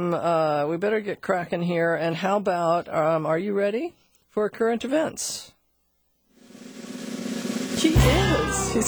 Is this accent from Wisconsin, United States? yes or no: no; Seattle, Washington, United States; I grew up Husky. I grew up in Laurelhurst, which is right by the stadium.